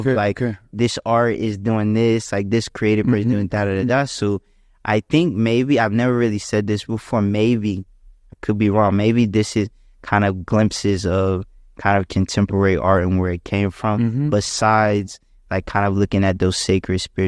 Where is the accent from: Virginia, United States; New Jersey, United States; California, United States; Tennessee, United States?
Virginia, United States; Chuckatuck; I grew up in Virginia, actually in a really small town called Chuckatuck, you know?